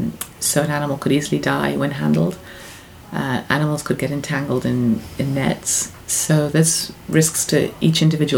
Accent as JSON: {"language": "English", "country": "United States", "said": "I'm an American. I'm sitting in California"}